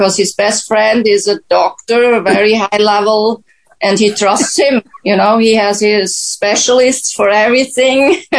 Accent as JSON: {"language": "English", "country": "Switzerland", "said": "Yes, I'm from Switzerland, so we have half of the vaccines there"}